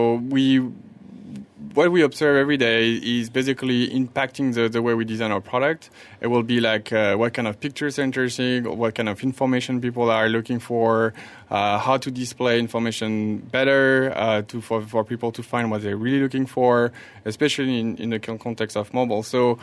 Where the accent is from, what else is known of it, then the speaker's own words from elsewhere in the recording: France; English is a second language; moved away as an adult; I'm born and bred in France, and I work in a lot of European roles before I moved here.